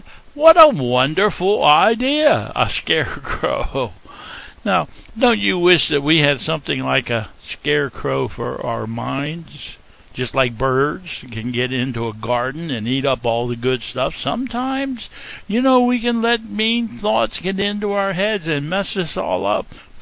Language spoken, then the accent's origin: English; Pennsylvania, United States; when I was growing up in Pennsylvania, we used to see a lot of them.